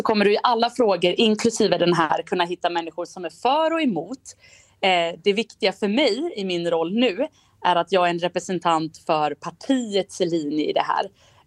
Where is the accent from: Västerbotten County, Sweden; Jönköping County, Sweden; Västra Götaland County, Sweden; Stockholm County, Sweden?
Västra Götaland County, Sweden; Gothenburg; Jag tror att det är de grejerna som jag som göteborgare tar med mig också in i mitt uppdrag som partisekreterare.